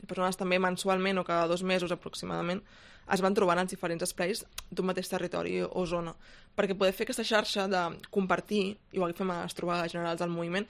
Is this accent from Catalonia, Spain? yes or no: yes; Barcelona, Catalonia, Spain; Clar, la gent que venim de Barcelona, el ritme és molt, molt frenètic, no?